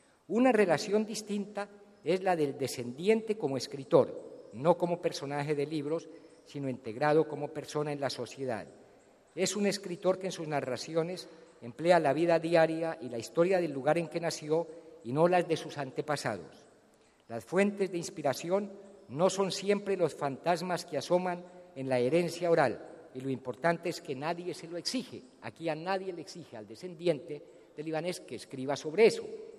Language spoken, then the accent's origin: Spanish; Colombia; yo soy escritor colombiano, les explicaba, es mi idioma. Yo nací en Colombia y es el país que me dio la nacionalidad y las posibilidades de trabajo, ¿no?